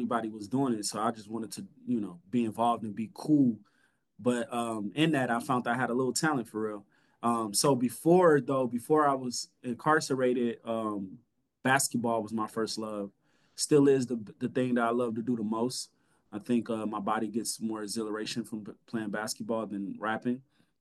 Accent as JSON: {"language": "English", "town": "Rockford", "region": "Illinois", "country": "United States", "tie": "born or raised there", "said": "I grew up on the west side of Rockford, Illinois."}